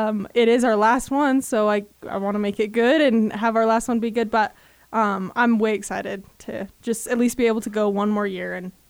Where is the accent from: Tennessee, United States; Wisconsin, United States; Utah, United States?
Utah, United States; my bio is I am 20 years old and I am from Carbon County.